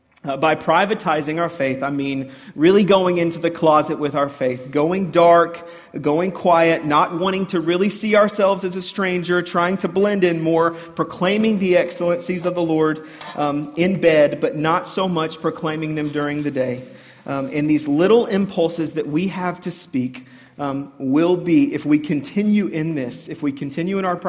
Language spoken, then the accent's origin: English; United States; I'm an American. I am buoyed by First Amendment rights.